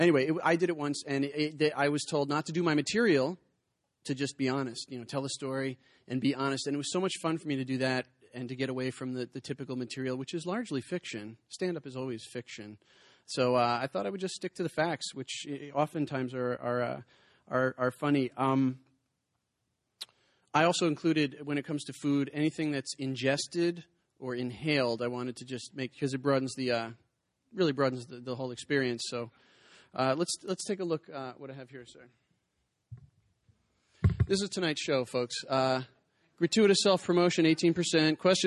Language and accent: English; New Rochelle, New York, United States; Yeah, so I didn't grow up in Ithaca, New York. I grew up in New Rochelle, New York. I went to Ithaca College.